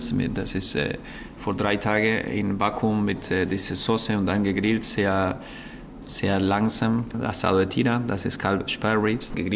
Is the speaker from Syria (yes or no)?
no; Argentina; German is a second language; now in Berlin, Germany; Ich bin Argentinier, aber ich glaube, das südamerikanische Essen ist wirklich interessant.